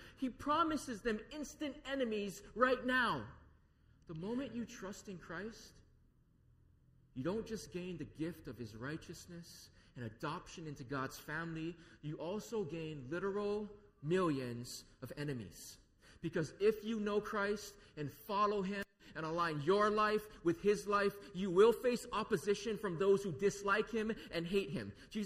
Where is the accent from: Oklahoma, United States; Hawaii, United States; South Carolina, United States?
Hawaii, United States; Lanai; I was bullied a little bit when I was growing up on Lanai because I was a hapa-haole homeschooled boy, and in Hawaii, in a small town, that makes for a bad combination.